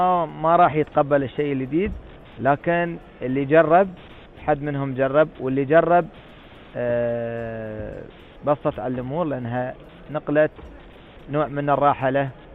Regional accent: Abu Dhabi, United Arab Emirates; عندنا في أبو ظبي طرق صيد مختلفة

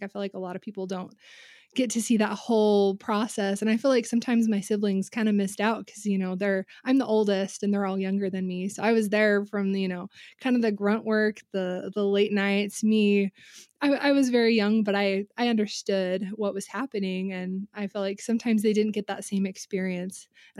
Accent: Columbus, Ohio, United States; born there; I was born in Columbus, Ohio, and well, not in a sketchy little apartment, in a hospital, but we lived in a sketchy little apartment. My dad was in optometry school at Ohio State.

